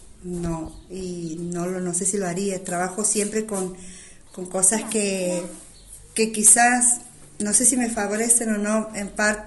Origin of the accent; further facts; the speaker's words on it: Simbolar, Santiago del Estero, Argentina; Mi pueblo se llama Estación Sin Volar y tengo mi emprendimiento.